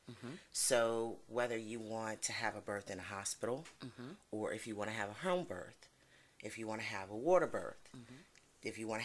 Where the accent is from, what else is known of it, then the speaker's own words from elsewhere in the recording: New Hampshire, United States; So I'm originally from New Hampshire.